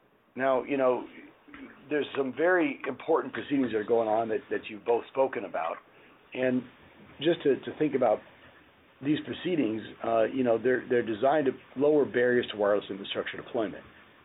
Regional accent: Arlington, Virginia, United States; I was just at a meeting in my home town of Arlington, Virginia

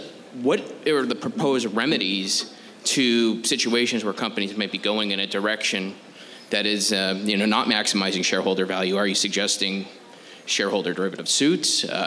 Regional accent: California, United States; I'm from California.

